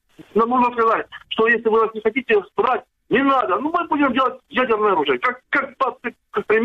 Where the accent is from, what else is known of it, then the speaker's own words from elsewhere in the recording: Zaporizhzhia, Zaporizhzhia Oblast, Ukraine; я из Запорожья